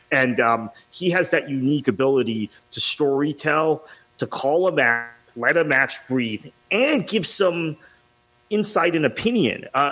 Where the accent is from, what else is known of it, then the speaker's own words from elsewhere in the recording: United States; I'm an American. I live in this country.